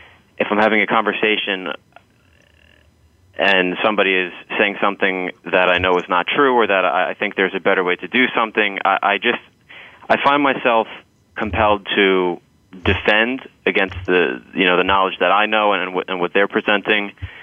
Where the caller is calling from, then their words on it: Clifton, New Jersey, United States; I'm calling from Clifton, New Jersey.